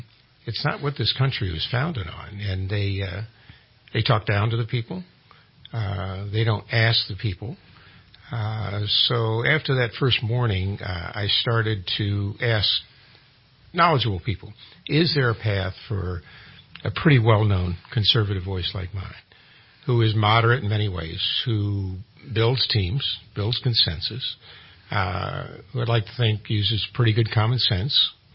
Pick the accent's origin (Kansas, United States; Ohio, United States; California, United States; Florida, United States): California, United States; You know, I'm your neighbor. I'm a Californian.